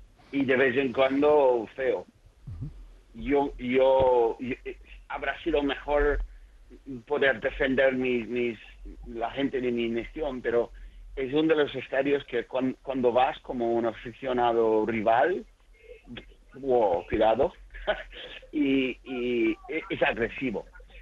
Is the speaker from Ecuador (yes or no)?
no; Aberdeen, Scotland, United Kingdom; Spanish is a second language; porque yo soy de Aberdeen